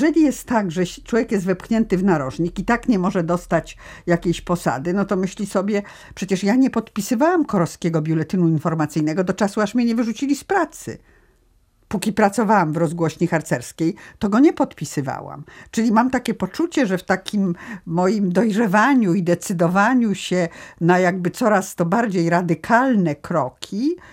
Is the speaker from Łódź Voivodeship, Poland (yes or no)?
yes; Łódź, Łódź Voivodeship, Poland; Ja się urodziłam i wychowałam w takiej lumpenproletariackiej dzielnicy Łodzi na Bałutach.